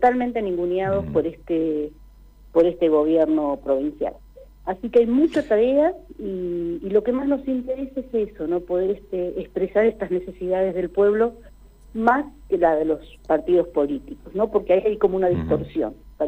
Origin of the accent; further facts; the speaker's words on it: Neuquén, Argentina; now in Las Coloradas, Argentina; Yo soy neuquina, nací en Neuquén Capital